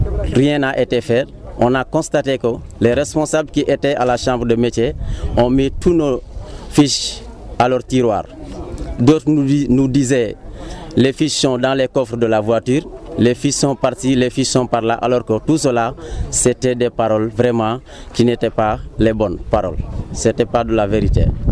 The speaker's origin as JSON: {"language": "French", "country": "Senegal", "said": "Nous voulons une considération totale dans ce pays parce que nous sommes des Sénégalais."}